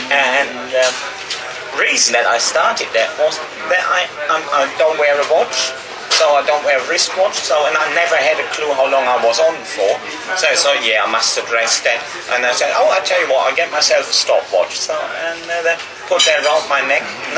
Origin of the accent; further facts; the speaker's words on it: Hagen, North Rhine-Westphalia, Germany; I said, yeah, I'm from Hagen. So what is it, Ruhr Valley?